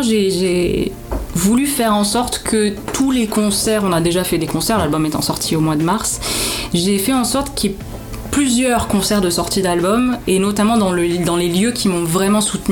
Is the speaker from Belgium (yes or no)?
no; Briançon, Provence-Alpes-Côte d'Azur, France; Donc il y a eu les Hautes-Alpes, donc chez moi à Briançon